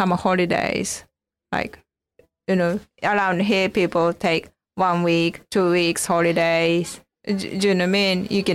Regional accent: Tokyo, Japan; English is a second language; I'm from Tokyo.

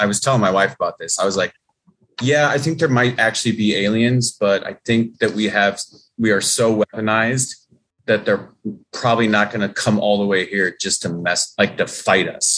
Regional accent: Waterloo, Iowa, United States; Iowa, Waterloo, Iowa.

